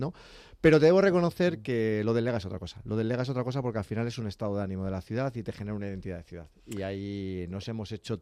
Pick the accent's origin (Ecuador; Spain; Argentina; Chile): Spain; Leganés, Community of Madrid; yo además a Leganés, pese a ser una gran ciudad, yo le sigo llamando mi pueblo, porque yo, excepto nacer, todo lo demás lo he hecho en Leganés